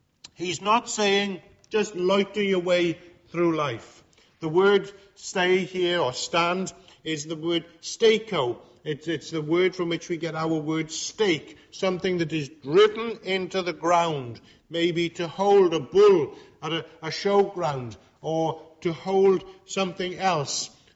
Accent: Wales, United Kingdom; God may have blessed us as a nation in Wales, but look at us today. Wealth being Welsh means nothing.

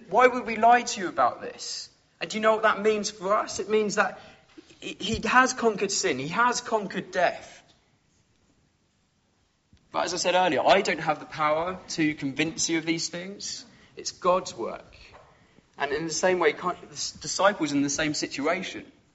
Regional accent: United Kingdom; I mean, we are British, so we're quite good at waiting in line for things

